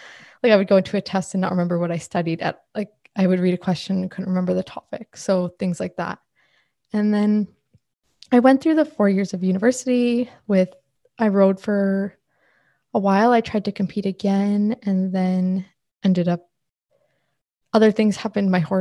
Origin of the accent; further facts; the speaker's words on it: Thunder Bay, Ontario, Canada; Thunder Bay, Ontario in Canada.